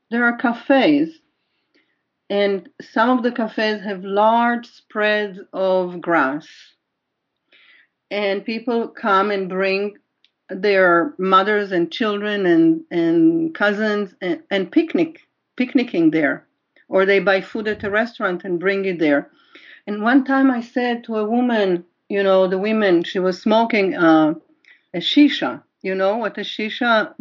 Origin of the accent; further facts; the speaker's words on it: Israel; Even though everyone who invited me knew that I grew up in Israel, I was asked not to say that I grew up in Israel.